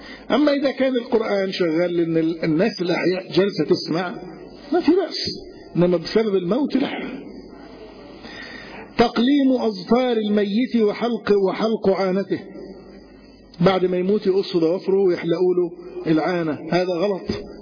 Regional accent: Egypt; الحاجات دي ممكن تكون غير موجودة عندنا في مصر هنا

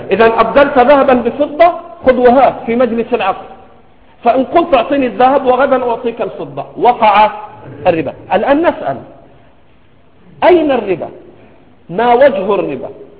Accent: Egypt; accent: Egyptian; على لهجتنا المصرية عايز فكة

